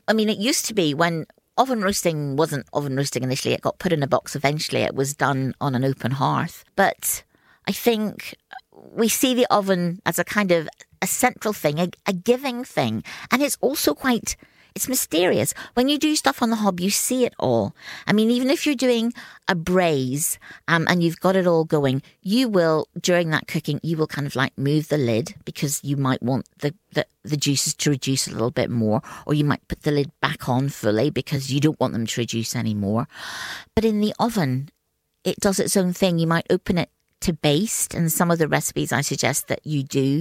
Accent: Northern Ireland, United Kingdom; my father is a poultry farmer, or was a poultry farmer, and we took chicken very, very seriously as we were growing up in Northern Ireland.

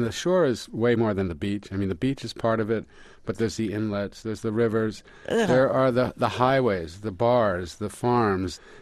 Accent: Freehold, New Jersey, United States; I grew up in Freehold, New Jersey, which is about 10 miles from Asbury Park from the shore.

